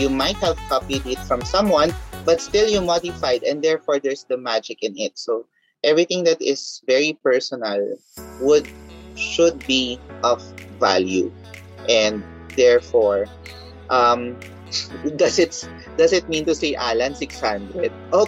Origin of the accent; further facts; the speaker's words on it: Metro Manila, Philippines; And again, I wouldn't discount just because we're from Metro Manila.